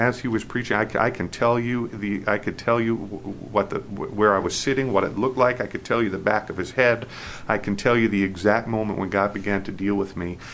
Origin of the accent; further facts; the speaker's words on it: Queens, New York, United States; and my wife was from Long Island, and I was from Queens, Long Island